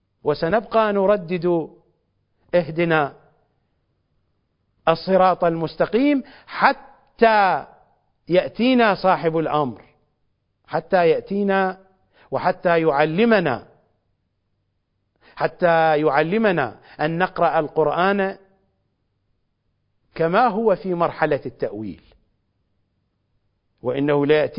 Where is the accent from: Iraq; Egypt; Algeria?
Iraq; ولا أنا بعجمي ولا أعجمي، أنا عراقي الأبوين، عراقي الطرفين، عراقي الأبوين، عربي الأبوين، وعشيرتي من أعمامي معروفة ومن أخوالي معروفة